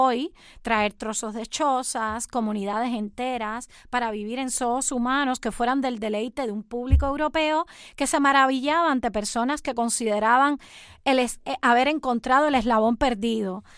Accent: Cuba; cuando se enteran de que vengo de Cuba

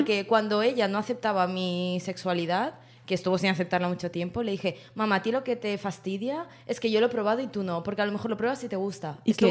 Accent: Andalusia, Spain; accent: Andalusian; A ver, yo tengo un deje andaluz

